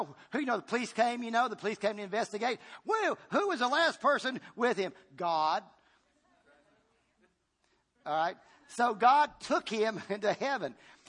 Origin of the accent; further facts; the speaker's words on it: Chilhowie, Virginia, United States; I remember a buddy of mine called me from Chilhowee, which is a little city I grew up in Virginia.